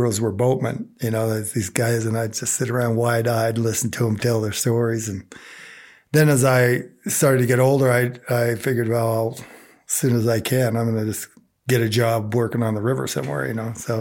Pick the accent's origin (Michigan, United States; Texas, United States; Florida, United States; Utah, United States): Utah, United States; Vernal; Well, growing up in Vernal, my dad was a contractor.